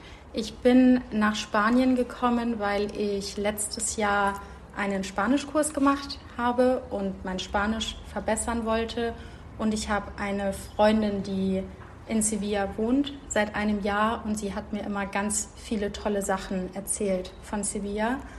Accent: Munich, Bavaria, Germany; ich komme aus München, studiere aber in Marburg. Das ist eine kleine Stadt in der Nähe von Frankfurt.

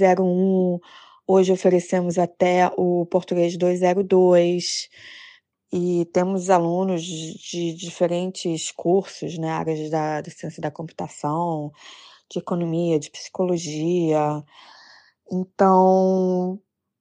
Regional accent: Rio de Janeiro, Brazil; Eu sou do Rio de Janeiro, carioca.

